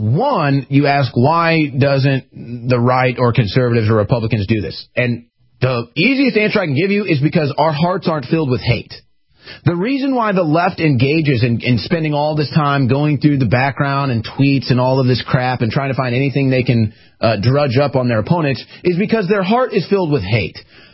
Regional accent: St. Louis, Missouri, United States; big shout out, to St. Louis, my hometown.

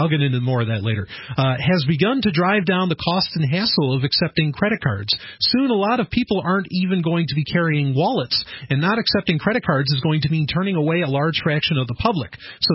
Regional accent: New York, United States; but as a New Yorker, this kind of attitude, this kind of you know, hard edge attitude seems to be kind of common

